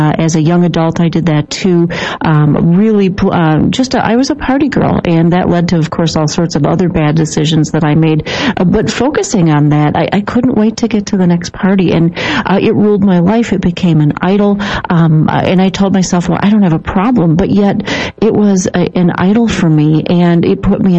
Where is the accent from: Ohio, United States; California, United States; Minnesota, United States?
Minnesota, United States; also born or lived in Wisconsin, United States; I grew up in Minnesota, but went to school in Wisconsin in college, and as a young adult, even as a young married, my husband and I lived in the Wisconsin culture to the fullest